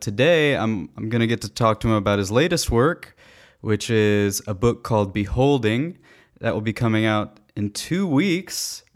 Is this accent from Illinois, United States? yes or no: no; Texas, United States; I'm a writer. I'm from Texas.